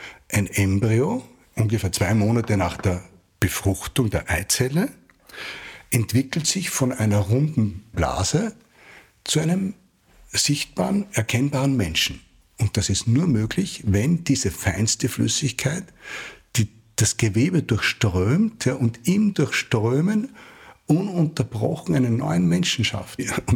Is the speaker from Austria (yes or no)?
yes; Salzburg, Austria; Ich komme aus Salzburg und bin in Salzburg in ein musisches Gymnasium gegangen.